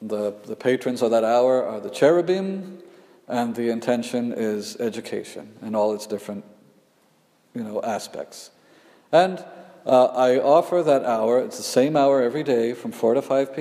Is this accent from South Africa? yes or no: no; Mexico; I grew up in Mexico, a third world nation